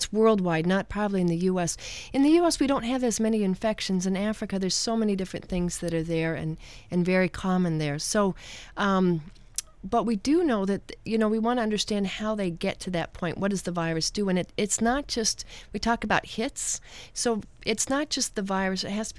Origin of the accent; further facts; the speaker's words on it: Ireland; I always like to say he was Irish because I'm Irish.